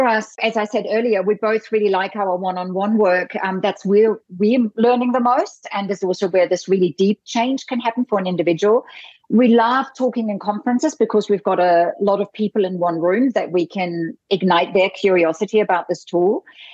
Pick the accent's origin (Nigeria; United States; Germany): Germany; I grew up in Germany.